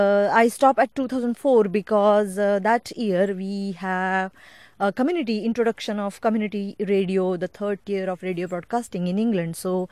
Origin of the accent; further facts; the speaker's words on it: India; now in Bournemouth, United Kingdom; I'm a lecturer in journalism at Bournemouth University, UK, but I'm also originally from India